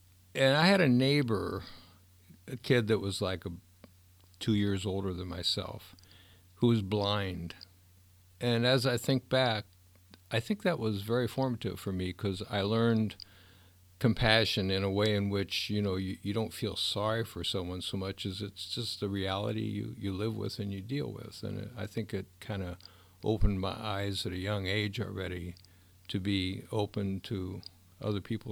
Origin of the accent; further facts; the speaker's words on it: Dayton, Ohio, United States; I grew up in Dayton, Ohio. That's about an hour north of Cincinnati, Ohio. And it was in an all-white, lower middle-class neighborhood.